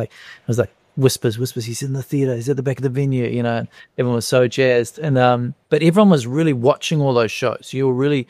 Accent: New Zealand; because we're from New Zealand, we early on write, you know, you might have materialist, you'd have jokes that are very New Zealand specific.

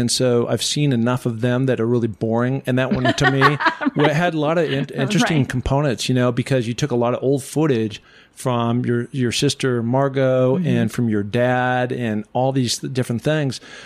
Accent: Seattle, Washington, United States; And I grew up in Seattle, Washington, so in the Northwest.

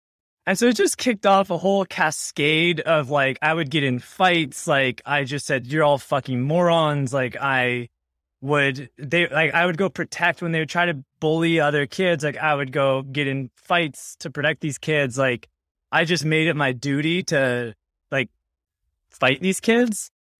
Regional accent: California, United States; I'm from Southern California. I was obsessed with computers as a kid. I built my first computer when I was 7. Just absolutely grew up on the internet.

